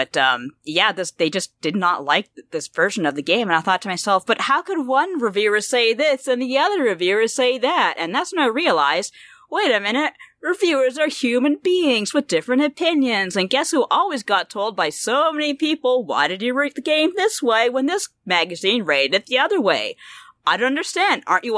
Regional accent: Canada; Who's going to care? We're Canadian.

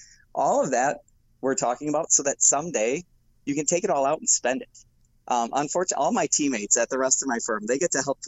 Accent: Milwaukee, Wisconsin, United States; I'm from Milwaukee. You know, I love that beer.

